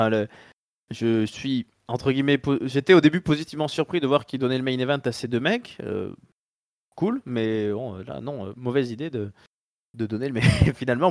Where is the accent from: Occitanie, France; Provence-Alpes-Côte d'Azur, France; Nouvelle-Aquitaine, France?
Nouvelle-Aquitaine, France; Bordeaux; moi, en tant que Bordelais, je vais sacrer le vin rouge comme alcool de prédilection